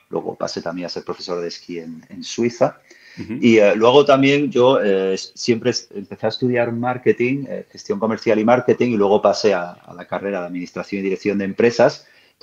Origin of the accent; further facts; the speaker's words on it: Seville, Andalusia, Spain; moved away as an adult; yo soy originario de Sevilla, pero enseguida, en cuanto tuve la mayoría de edad, pues emigré al norte de España, a las zonas montañosas. Siempre me ha gustado la montaña, nada que ver con el plano de Sevilla y el calor.